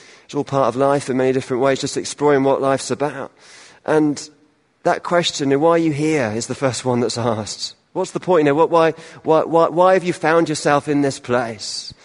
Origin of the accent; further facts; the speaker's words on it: Portsmouth, South East England, United Kingdom; born there; My father was Irish. My mother was English. I was born in Portsmouth, sort of in the south of England.